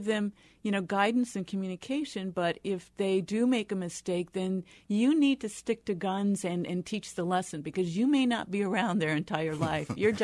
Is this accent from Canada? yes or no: no; Iowa, United States; And I was from Iowa, so again, I, you know, pulled beans and things out of cornfields.